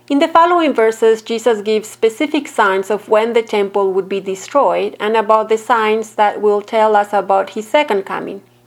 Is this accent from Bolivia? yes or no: yes; Bolivia; I grew up around Pentecostal churches in Bolivia where there's more emphasis and familiarity with apocalyptic texts.